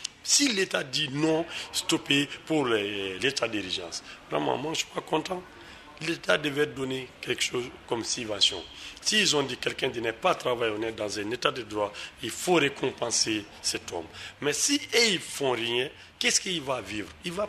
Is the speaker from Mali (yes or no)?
yes; Mali; Et puis, nous sommes des Maliens.